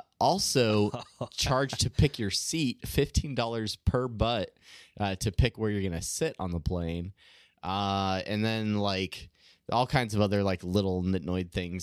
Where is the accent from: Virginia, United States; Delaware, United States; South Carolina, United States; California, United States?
California, United States; I grew up in Southern California, big Disney fan, Disneyland fan.